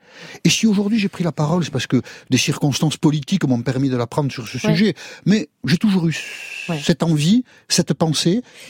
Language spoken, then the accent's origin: French; Nouvelle-Aquitaine, France; born there; accent: Basque; Je suis né au Pays Basque, ça s'entend. Et ce qui peut faire mauvais genre chez moi, c'est l'accent, le côté paysan.